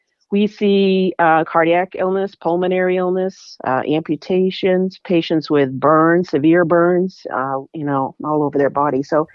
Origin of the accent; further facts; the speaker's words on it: Auburn, Maine, United States; Actually, no, I grew up in Maine.